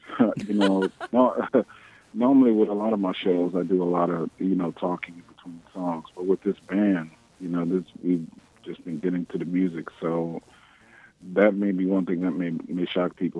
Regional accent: New Orleans, Louisiana, United States; Well, you know, New Orleans, life here for me has been great. I mean, this is my hometown. I've loved it for a number of years. I moved back here in 1995

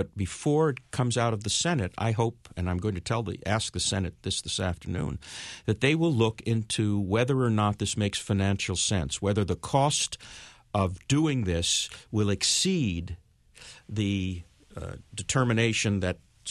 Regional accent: Ware, Massachusetts, United States; I know that a number of years ago in my hometown of Ware

